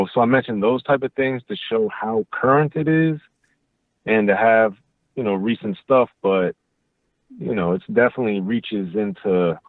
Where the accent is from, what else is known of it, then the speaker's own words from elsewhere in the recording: Maryland, United States; now in Los Angeles, United States; I'm from Maryland. Okay. Born and raised in Maryland.